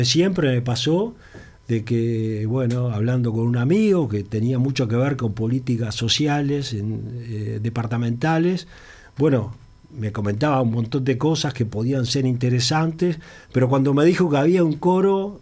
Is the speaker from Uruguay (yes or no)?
yes; Montevideo, Uruguay; Yo soy del Cerro, entonces mi identificación como barrio es el Cerro, y bueno, conozco mucho el lugar